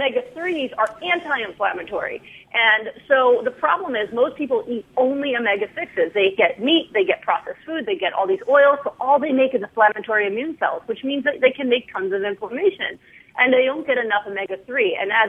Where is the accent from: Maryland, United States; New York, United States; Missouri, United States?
New York, United States; You know, I'm from New York. You know, you hire me, I'm going to be on you, but it's out of love, okay?